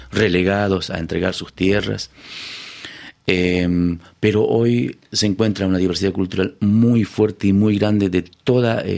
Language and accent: Spanish; San Antonio de los Cobres, Salta, Argentina; yo soy del norte de la República Argentina, Salta, San Antonio de los Cobres, mi pueblo, un lugar muy chiquito, frontera con la República de Chile. Es el altiplano